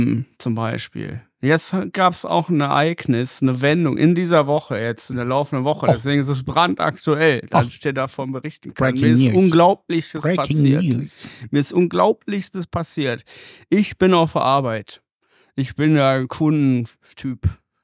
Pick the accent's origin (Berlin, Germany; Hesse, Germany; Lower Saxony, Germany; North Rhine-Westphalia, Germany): North Rhine-Westphalia, Germany; ich komme hier so aus Duisburg, Düsseldorf, die Ecke halt hier so.